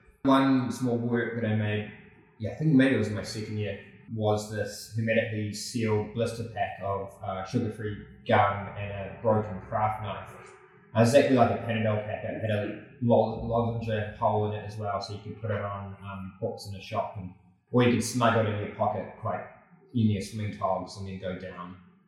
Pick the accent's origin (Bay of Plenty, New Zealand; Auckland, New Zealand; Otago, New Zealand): Bay of Plenty, New Zealand; Rotorua; I grew up in Rotorua